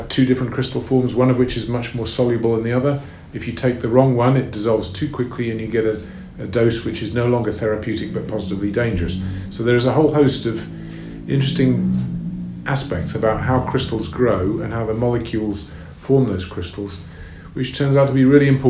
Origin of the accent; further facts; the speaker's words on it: South Africa; I'm South African